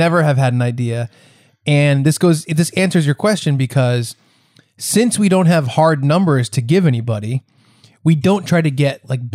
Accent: Ohio, United States; I'm from Ohio, but strangely enough, my accent sounds exactly like Chuck's Harry Potter voice.

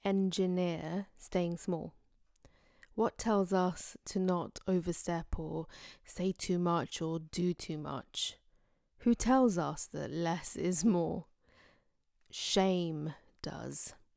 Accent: United Kingdom; first language Urdu; but from growing up in British Asian culture, being very close to South Asian culture, growing up with my mother tongue being Urdu, understanding Punjabi, and growing up with other British South Asian friends throughout my entire life.

